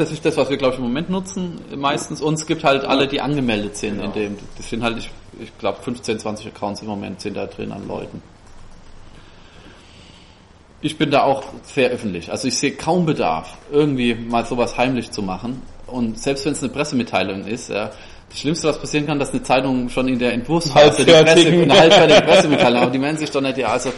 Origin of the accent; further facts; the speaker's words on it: Bavaria, Germany; Also, ich meine, als Franke ist man natürlich, also versteht man unter Höflichkeit halt was anderes als der Rest der Menschheit.